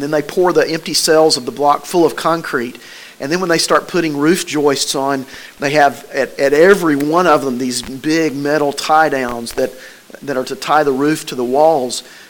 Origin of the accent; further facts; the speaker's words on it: Tennessee, United States; the kind of houses we build around here and in the place where I grew up in East Tennessee don't do well.